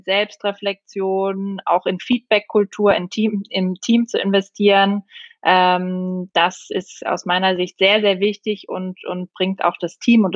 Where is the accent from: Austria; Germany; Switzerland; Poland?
Austria; Ich bin Österreicherin.